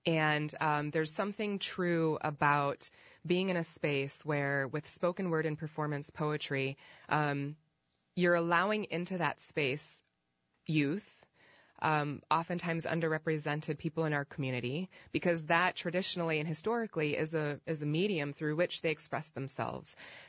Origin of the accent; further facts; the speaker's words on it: Springville, Iowa, United States; also born or lived in Cameroon; So I was born in Iowa City, as you said. And then really quickly after I was born, my mom and dad hightailed it out of here to Cameroon in Africa, which is where my dad is from. And I grew up there until I was about 8 years old.